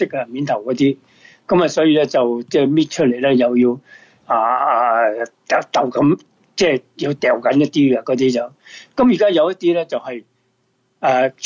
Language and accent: Cantonese; Guangdong, China; 其实一般我哋广东人都系叫白果嘅啫